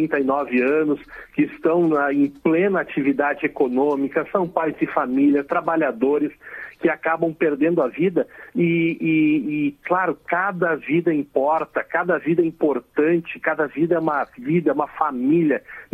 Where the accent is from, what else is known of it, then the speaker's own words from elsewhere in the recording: Rio Grande do Sul, Brazil; Nós temos na região sul, eu sou gaúcho, né?